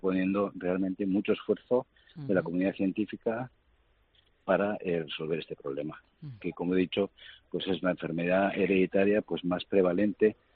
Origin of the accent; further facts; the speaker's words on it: Bilbao, Basque Country, Spain; Buenos días, fenomenal, aquí en mi tierra chica.